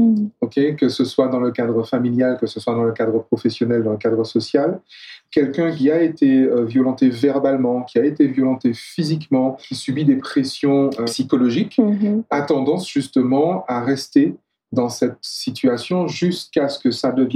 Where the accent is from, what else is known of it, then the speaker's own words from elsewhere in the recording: Martinique; Je suis martiniquais et en Martinique, il y a beaucoup de serpents.